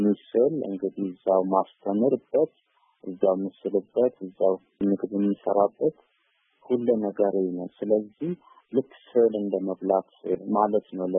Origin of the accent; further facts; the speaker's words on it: Addis Ababa, Ethiopia; የተወለድኩት እዚሁ አዲስ አበባ ፒያሳ የሮማንጫ ባለ አካባቢ ነው። በአጎፍቅርና በዜሮ ማነጫ ያለ ትንሽ ሰፈር ነው። ሹፌር ሰፈር ይባላል።